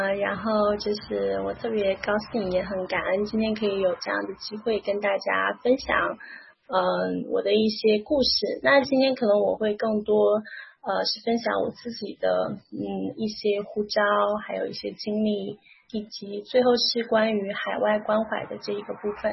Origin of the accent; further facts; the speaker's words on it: Chongqing, China; 我是在中国大陆生活，我的家乡是在重庆，